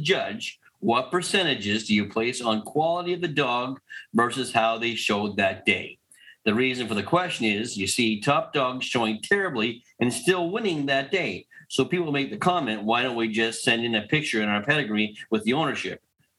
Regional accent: Canada; he saw I was from Canada, and he said, "Well, we used to go fishing up there,"

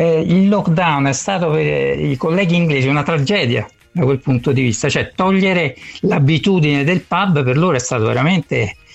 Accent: Rome, Lazio, Italy; moved away as an adult; now in London, United Kingdom; purtroppo noi veniamo da Roma, quindi ci siamo trasferiti io in tardissima età, perché avevo 45 anni quasi

